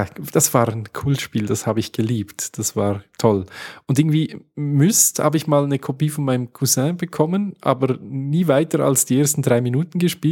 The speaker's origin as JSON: {"language": "German", "country": "Switzerland", "said": "Wenn ich als Schweizer reingehe, sehe ich den Account noch."}